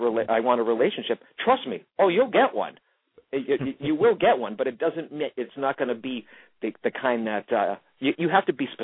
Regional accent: Boston, Massachusetts, United States; But, you know, I am an Irish-Italian Catholic raised in Massachusetts, okay, Boston.

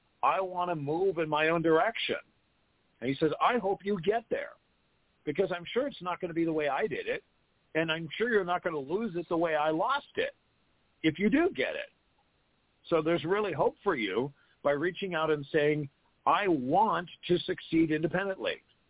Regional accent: Los Angeles, California, United States; born there; You weren't saddled by the burdens of a large city, which I was born in Los Angeles, and that was going to happen to me.

